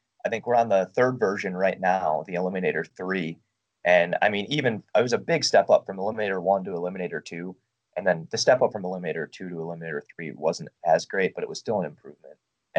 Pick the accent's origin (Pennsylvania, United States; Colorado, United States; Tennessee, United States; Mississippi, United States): Colorado, United States; The only caveat to that is it's actually illegal in a couple of states, my home state of Colorado being one of those.